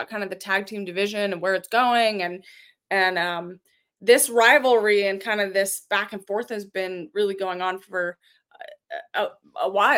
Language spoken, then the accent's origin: English; Australia; accent: Australian; The real DM, Hunk, likes my Australian accent.